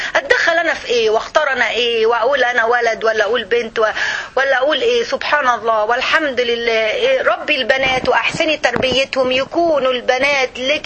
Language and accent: Arabic; Egypt; كويس، انت دلوقتي عندنا يعني دي امثلة عندنا في مصر